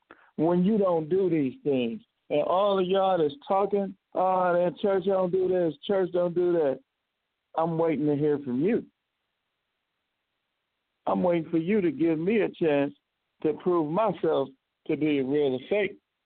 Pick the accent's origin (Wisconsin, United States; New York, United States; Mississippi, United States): Wisconsin, United States; Milwaukee; Right now I'm in Milwaukee, Wisconsin, my hometown.